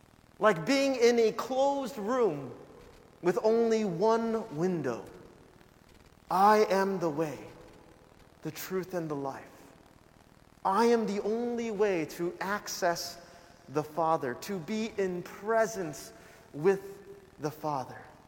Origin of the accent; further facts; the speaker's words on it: California, United States; about my background, about how I grew up in California